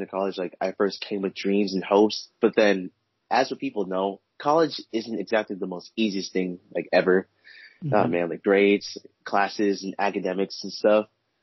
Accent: Washington, United States; I'm a Nigerian-American born here in 1999. But I've been living in Washington all my life, and I'm currently going to college here at Seattle right now.

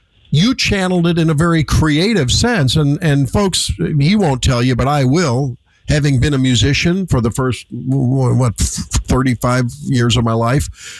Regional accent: Missouri, United States; That was just an expectation in the homes that I grew up in the Lindbergh School District.

